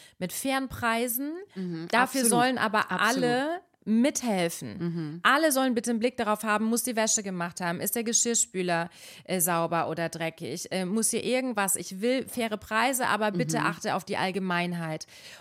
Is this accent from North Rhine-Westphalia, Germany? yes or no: no; Berlin, Germany; Ja, ich bin aus Berlin, schreib mir eine PN.